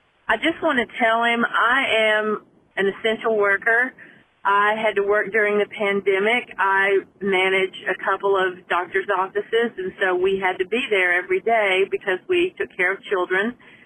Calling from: Cumming, Georgia, United States; I'm from Cumming, Georgia.

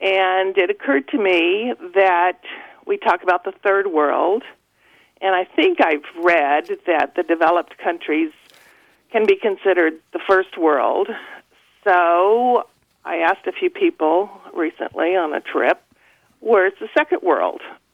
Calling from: Coos Bay, Oregon, United States; Hi, this is … I'm calling from Coos Bay, North Bend, Oregon.

